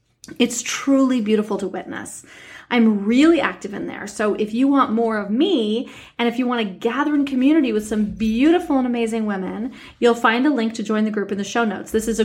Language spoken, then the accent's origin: English; New York City, New York, United States; So many of you know that I grew up in New York City